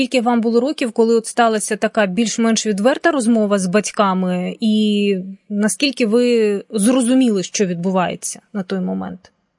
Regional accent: Luhansk, Luhansk Oblast, Ukraine; от я з Луганська сама

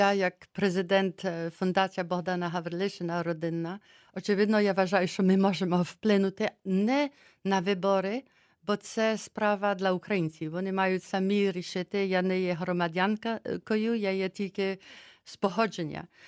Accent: Switzerland; я зі Швейцарії

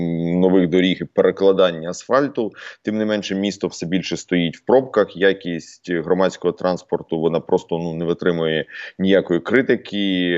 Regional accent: Kyiv, Ukraine; Я сам з Троєщини

